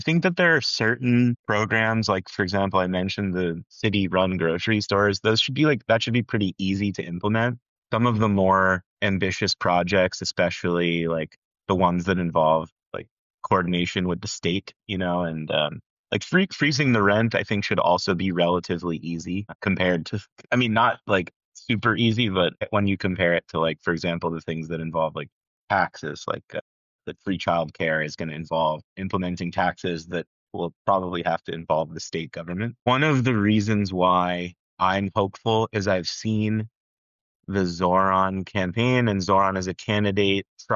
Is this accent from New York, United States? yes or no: yes; New York, United States; I think there's also my experience as a New Yorker